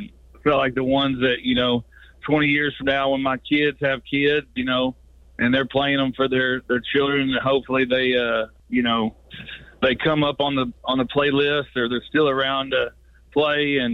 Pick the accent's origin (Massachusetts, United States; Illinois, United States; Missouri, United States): Missouri, United States; And the reason why that's funny is I grew up in Southeast Missouri.